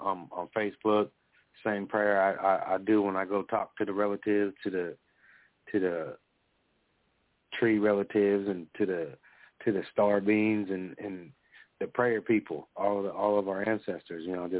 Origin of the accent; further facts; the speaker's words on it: California, United States; now in Colusa, United States; I'm Miwok. I'm from California, but I'm on the Putwin land. I'm on the Kutsuldihi Reservation here in Colusa, California, with my wife's relatives.